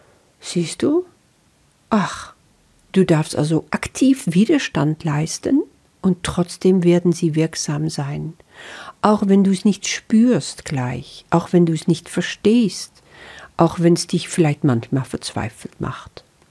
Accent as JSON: {"language": "German", "country": "Netherlands", "second_language": "German", "lives_now": "Germany", "said": "Das ist nun mal so als Niederländerin. Ich bin schon so lange in Deutschland, aber du wirst dich daran gewöhnen, dass mein Deutsch einfach nicht perfekt ist."}